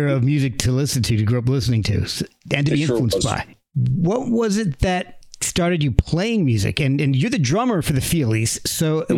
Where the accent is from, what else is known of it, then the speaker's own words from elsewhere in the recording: Branchburg, New Jersey, United States; I grew up in New Jersey as well